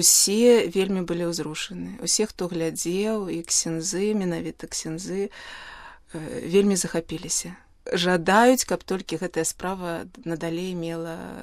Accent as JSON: {"language": "Belarusian", "region": "Minsk", "country": "Belarus", "said": "Ну, вось паходжу я з Мінска, з Беларусі."}